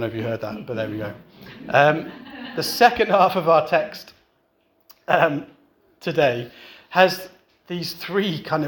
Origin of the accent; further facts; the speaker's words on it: United Kingdom; I wouldn't do it openly and brazenly, obviously, we're British.